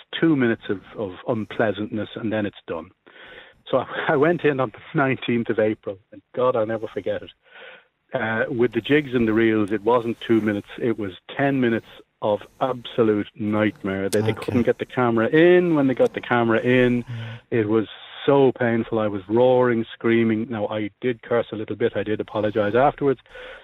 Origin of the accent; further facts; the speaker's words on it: Ireland; And I drank the same as most Irish people, but funnily enough, gave it up more or less in the last couple of years.